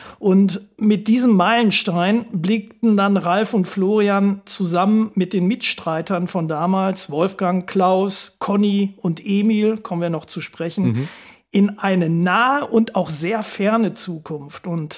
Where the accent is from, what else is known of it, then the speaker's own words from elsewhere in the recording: North Rhine-Westphalia, Germany; meiner Heimatregion Nordrhein-Westfalen, ich komme aus dem Ruhrgebiet